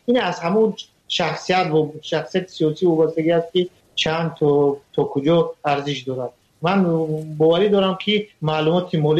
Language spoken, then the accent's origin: Persian; Tajikistan; now in Russia; تاجیکستانی و تاجیک هست که از تاجیکستان هست اومدیم روسیه